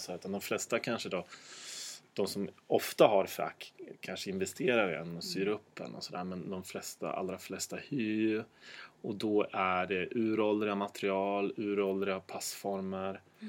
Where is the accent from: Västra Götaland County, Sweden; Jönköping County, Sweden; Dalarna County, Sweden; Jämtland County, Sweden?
Jämtland County, Sweden; Östersund; Jag är uppvuxen i Östersund.